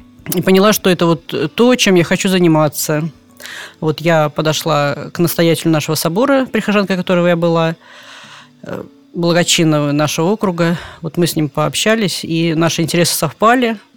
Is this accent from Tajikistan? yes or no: yes; Tajikistan; also born or lived in Abakan, Russia; now in Udomlya, Russia; Родилась я в Сибири, в Красноярском крае, город Абакан. Юность моя прошла в Таджикистане. И в 90-е годы вот мы приехали в Тверскую область, город Удомля